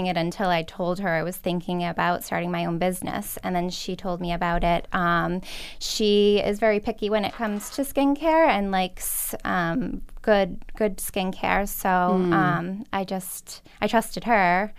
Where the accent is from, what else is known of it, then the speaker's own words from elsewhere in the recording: Lawrence, Massachusetts, United States; I'm not. I grew up born and raised in Lawrence, Massachusetts.